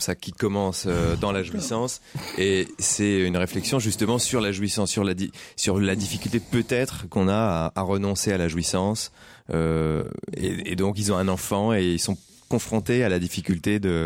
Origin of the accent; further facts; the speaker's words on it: Paris, Île-de-France, France; born there; also born or lived in Le Havre area; Oui, je suis né à Paris, mais j'ai été beaucoup dans la Normandie, à côté du Havre.